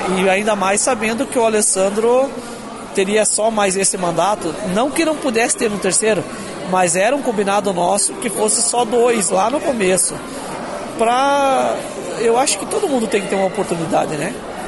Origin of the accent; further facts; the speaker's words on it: Capão Bonito do Sul, Rio Grande do Sul, Brazil; also born or lived in Lagoa Vermelha; a gente é do Capão Bonito, tá? Eu sou natural de Lagoa porque Capão Bonito não existia